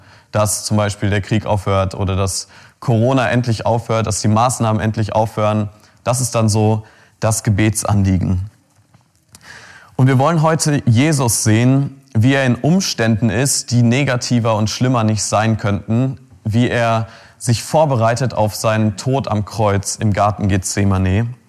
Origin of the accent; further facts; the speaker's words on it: Munich, Bavaria, Germany; Ich komme aus München, aus der Freien Evangelischen Gemeinde München-Mitte